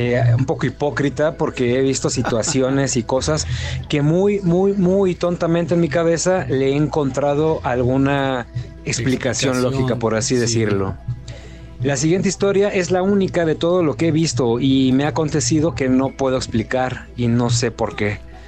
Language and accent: Spanish; Michoacán, Mexico; Yo soy de Michoacán, soy de Michoacán.